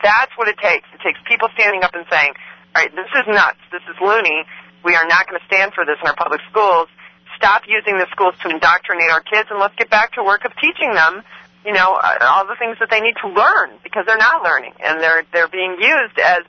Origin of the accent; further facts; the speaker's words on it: Michigan, United States; just this case I know in my home state of Michigan